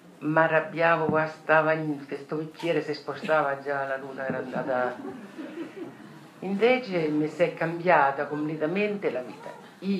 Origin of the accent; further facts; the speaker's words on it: Montegranaro, Marche, Italy; E vengo da Monteranaro.